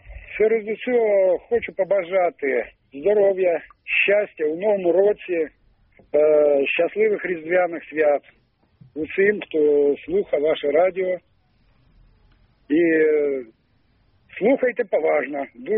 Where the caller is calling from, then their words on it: Moscow, Russia; Я вам дзвоню із Москви.